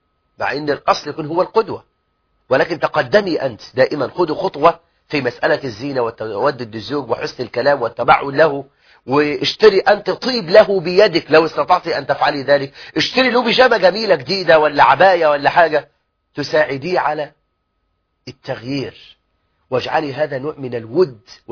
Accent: Egypt

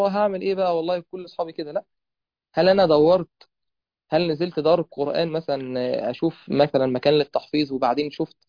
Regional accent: Egypt; بخلاف مثلا عندنا في مصر الوضع مختلف. فهنا الطاعة بقت مختلفة بسبب اختلاف الزمان والمكان

